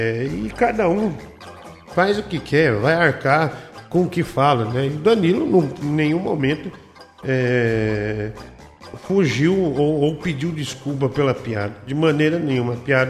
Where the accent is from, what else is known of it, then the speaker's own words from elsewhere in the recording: Osasco, São Paulo, Brazil; Briga minha terra, Osasco. Osasco brilha na América do Sul.